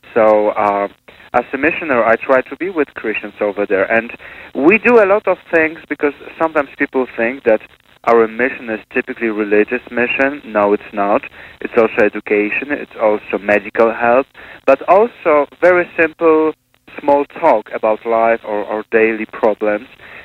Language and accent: English; Poland; now in Beirut, Lebanon; I'm originally from Poland.